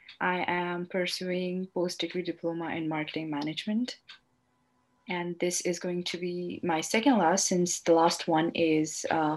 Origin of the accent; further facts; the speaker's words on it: Delhi, India; So I'm originally from Delhi, India. Delhi is the city where I'm from, and India is the country.